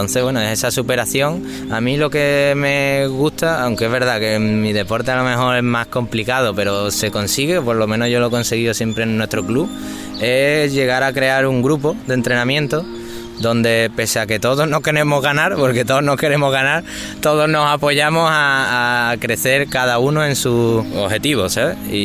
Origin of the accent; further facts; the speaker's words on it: Seville, Andalusia, Spain; soy de aquí de Sevilla